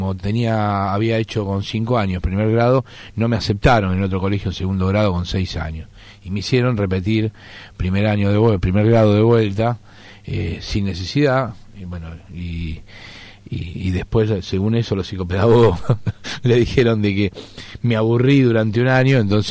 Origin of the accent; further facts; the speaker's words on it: Buenos Aires, Argentina; born there; en verdad nací en Palermo, en la calle Oro.